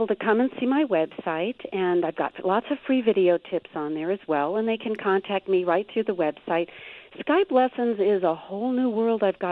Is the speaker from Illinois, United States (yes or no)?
yes; Chicago, Illinois, United States; I am. Chicago is my hometown.